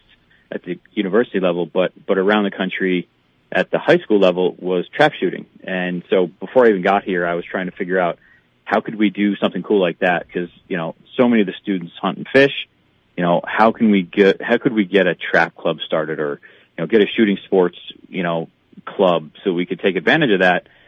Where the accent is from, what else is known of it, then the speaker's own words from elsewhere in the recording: Connecticut, United States; I came from Connecticut where, you know, where they don't necessarily have the same outlook on hunting and fishing and stuff like that.